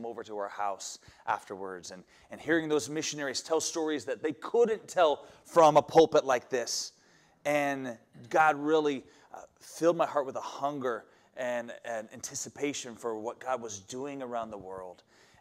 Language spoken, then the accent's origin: English; Brooks, Oregon, United States; I grew up here in Oregon, in Brooks, just north of Salem.